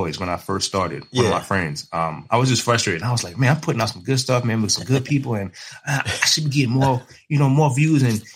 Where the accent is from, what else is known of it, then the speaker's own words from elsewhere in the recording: New York, United States; So born and raised in New York. So, you know, you always hustle, you know, you always hustle, man.